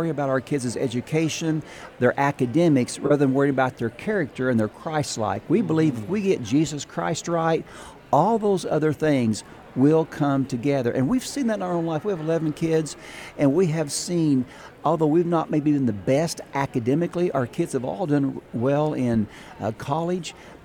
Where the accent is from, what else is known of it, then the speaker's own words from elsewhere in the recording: Illinois, United States; We're from Southern Illinois, about 4 hours from here.